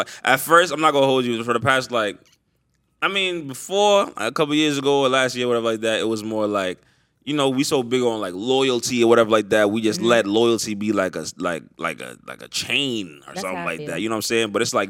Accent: New York, United States; Remember, I'm from New York, so it's all types of shit to get into.

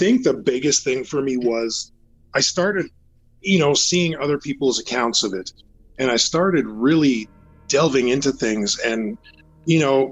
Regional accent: Winnipeg, Manitoba, Canada; I grew up in Winnipeg, Manitoba, Canada, and we go on trips to, you know, British Columbia, like Burnaby to visit an uncle.

